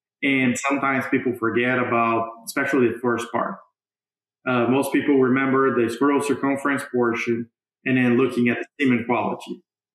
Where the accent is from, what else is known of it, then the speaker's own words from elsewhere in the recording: Brazil; So I'm originally from Brazil.